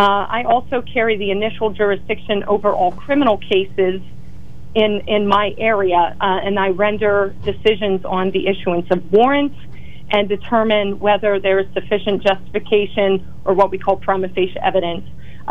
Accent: Millmont, Pennsylvania, United States; I grew up in Millmont, Union County. I graduated from Mifflinburg Area High School with honors.

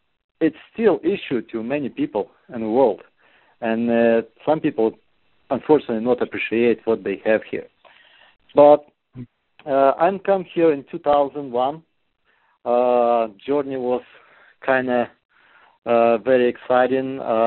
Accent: Ukraine; English is a second language; moved away as an adult; I'm originally from Ukraine, was born and raised up there up to my 30 years birthday. And because of some disagreement, let's put this way, with the political issue, I got to leave the country.

